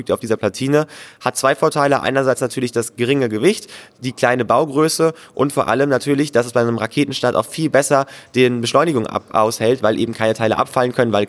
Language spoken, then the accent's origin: German; Bremen, Germany; Wir kommen eben aus Bremen, wir hatten eine sehr weite Anreise